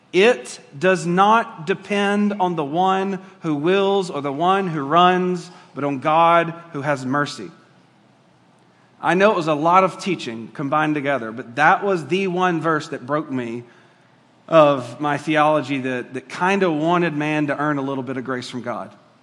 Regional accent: Georgia, United States; I'm from Georgia originally.

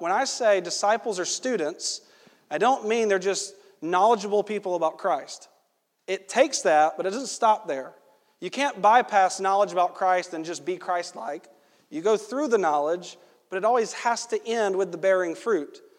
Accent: Georgia, United States; this could be because of the way I grew up in Georgia.

